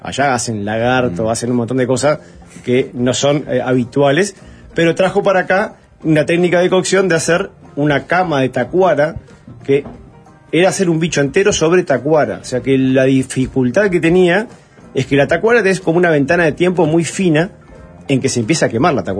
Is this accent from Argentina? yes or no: no; Uruguay; Lo que también nos pasó a nosotros como uruguayos es que el perfil de sabores es diferente.